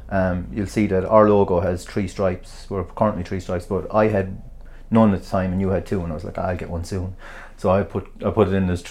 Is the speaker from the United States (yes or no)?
no; Ireland; I'm Irish, and just think of Italia 90 and you'll kind of, it'll all mesh very easy.